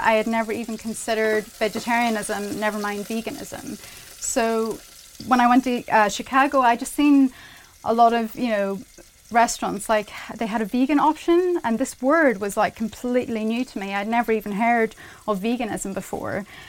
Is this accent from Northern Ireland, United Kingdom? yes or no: yes; Northern Ireland, United Kingdom; accent: Northern Irish; Stalk, it's my Northern Irish accent.